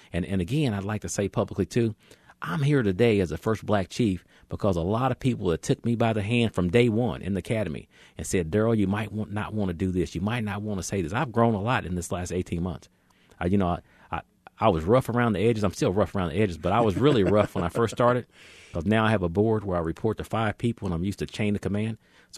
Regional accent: Kansas City, United States; because I was born and raised in Kansas City.

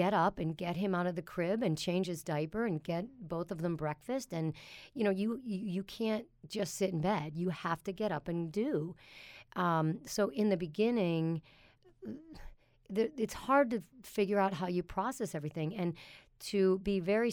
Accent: Pittsburgh, Pennsylvania, United States; And that worked out well for us because I'm from Pittsburgh.

